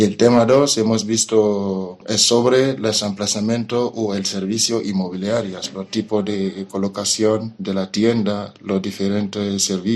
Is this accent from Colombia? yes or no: no; Guinea; soy de Guinea y estoy haciendo el curso de comercio en Central de Baraka.